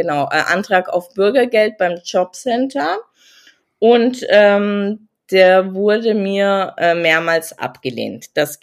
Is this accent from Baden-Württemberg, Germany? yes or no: no; Nuremberg, Bavaria, Germany; Ich komme aus Nürnberg und das ist in Bayern.